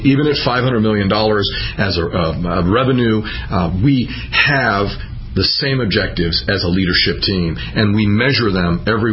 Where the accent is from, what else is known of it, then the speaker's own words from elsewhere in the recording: Oklahoma, United States; born there; So let me begin with, I was born in Oklahoma, and now I'm running a company in Oklahoma. It's serendipity.